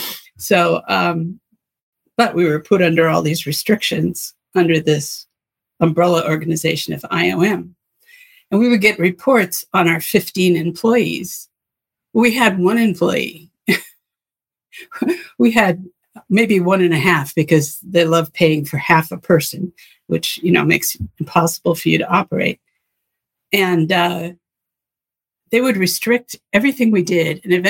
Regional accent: United States; I mean, I'm an American

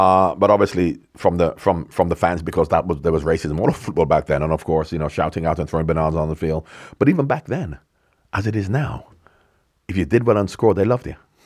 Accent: Birmingham, West Midlands, United Kingdom; I'm from Birmingham.

